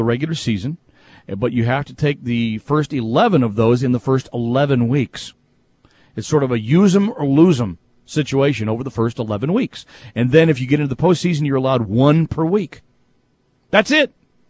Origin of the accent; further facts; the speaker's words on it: Longview, Texas, United States; I'm from Longview, Texas. I was born and raised in Texas. You would think I would like all the Texas teams around here, but I don't.